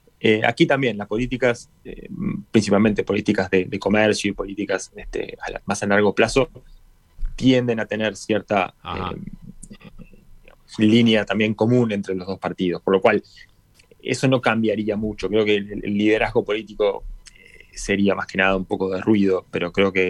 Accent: Uruguay; Obviamente que el hecho de ser uruguayo

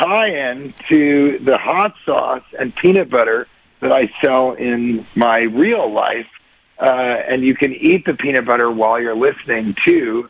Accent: Colorado, United States; I'm from Colorado, but you guys are just the drinking, the food, the laid-back attitude

